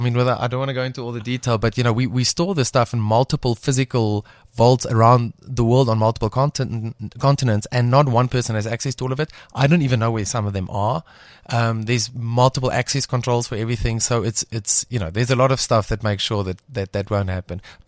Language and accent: English; South Africa; And I would like to think that being South African and understanding that part of our history is actually playing a role